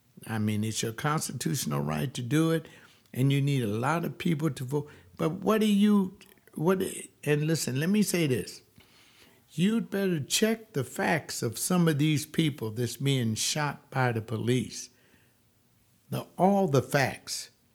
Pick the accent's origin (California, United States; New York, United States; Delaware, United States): California, United States; Los Angeles; Why? Because I'm from Los Angeles. Why? Because I've seen him play in the sports arena